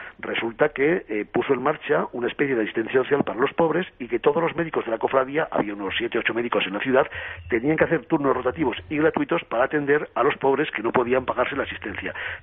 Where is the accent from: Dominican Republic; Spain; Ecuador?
Spain; Aragon; que fuera aragonés, que fuera de mi tierra